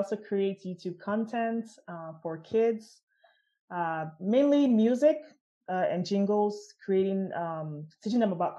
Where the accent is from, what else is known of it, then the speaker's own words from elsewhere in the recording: Port Harcourt, Rivers, Nigeria; now in United States; Born and raised in Port Harcourt, PH, Nigeria, and then came to the United States.